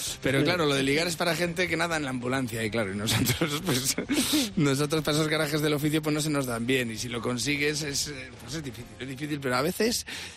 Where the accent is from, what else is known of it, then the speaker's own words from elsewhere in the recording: Castile, Spain; Ya se lo digo yo, que soy de Castilla.